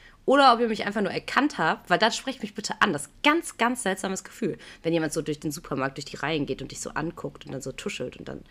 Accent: Aachen, North Rhine-Westphalia, Germany; Ja, ich komme aus Aachen.

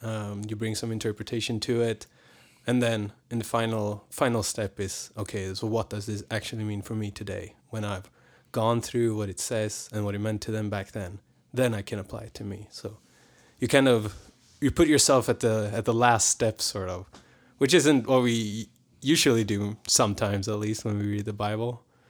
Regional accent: Sweden; now in Lakeside, United States; Yep. Grew up across the street from each other.

